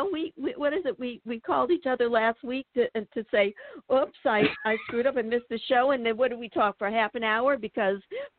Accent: New Orleans, Louisiana, United States; I'm from New Orleans.

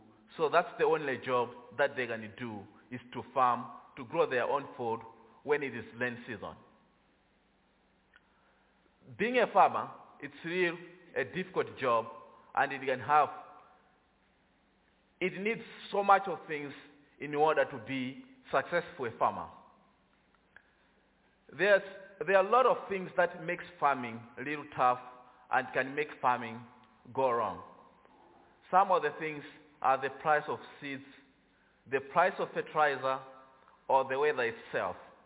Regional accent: Malawi; I'm from Malawi. If you are not familiar with where Malawi is in southeast Africa, bordered by Mozambique, Zambia, and Tanzania.

